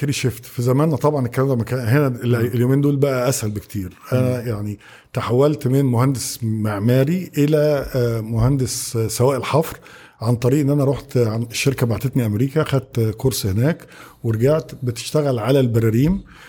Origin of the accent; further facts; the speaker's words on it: Kuwait; moved away as an adult; now in Egypt; انا مولود في الكويت كطالب وقعدت لحد ثانويه عامه, جيت مصر بقى المحطه الثانيه طالب في الجامعه كليه هندسه جامعه القاهره قسم عماره.